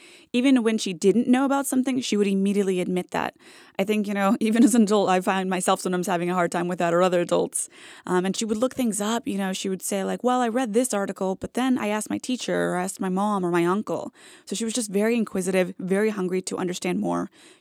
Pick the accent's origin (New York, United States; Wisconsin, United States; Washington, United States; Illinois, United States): Washington, United States; I'm from Eastern Washington as well, and I know it's a very different cultural and political vibe, if you will.